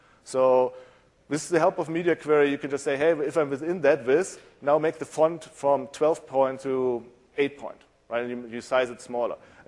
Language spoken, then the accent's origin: English; Germany; accent: German; English is a second language; Since you might hear from my accent, I'm German in background, I love this feature because words always tend to be so wonderfully long.